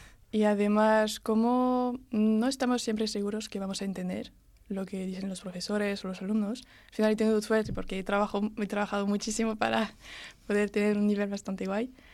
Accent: Marseille, Provence-Alpes-Côte d'Azur, France; Spanish is a second language; now in Spain; Del sur, de Marsella.

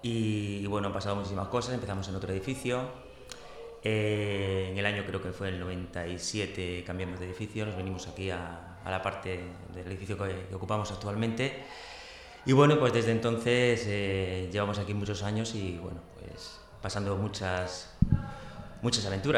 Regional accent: Andalusia, Spain; moved away; yo vengo de un pueblo de Andalucía, yo vine aquí un poco para volverme en cuanto pudiera y me enamoré del centro

